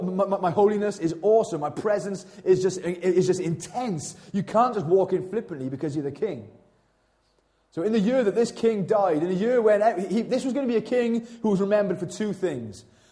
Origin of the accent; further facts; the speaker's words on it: Wales, United Kingdom; Mind you, if I was English, I'd be quite chuffed. I'm not English, I'm Welsh, so I don't give a stuff.